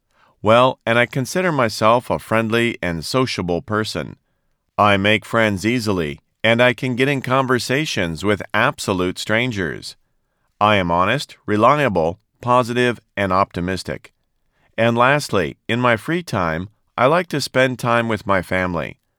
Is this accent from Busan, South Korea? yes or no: no; Suwon, Gyeonggi Province, South Korea; English is a second language; now in Seoul, South Korea; Well, I live in Seoul, the capital of South Korea. And actually, I was born and raised in Suwon, but I moved to Seoul to attend university. To be exact, I've been living here since 2002. So it's been more than 10 years now.